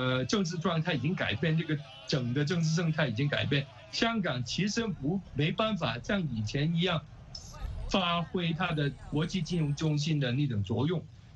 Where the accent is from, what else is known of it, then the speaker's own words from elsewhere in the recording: Guangdong, China; 又变成我们广东人说的那种糖水滚糖鱼、黄水滚黄鱼